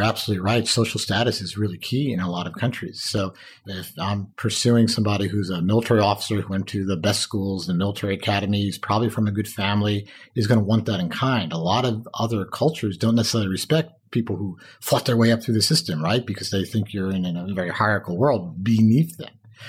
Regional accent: Westchester, New York, United States; I don't bribe people. I grew up in Westchester.

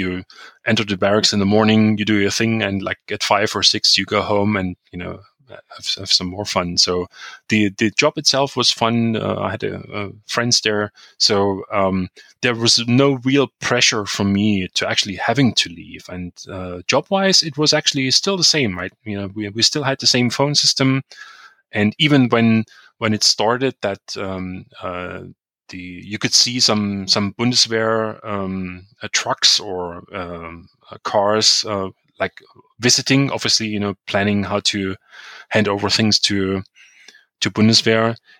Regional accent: Chemnitz, Saxony, Germany; So I basically had the registration for starting in 1991 at the university in Chemnitz, in my hometown.

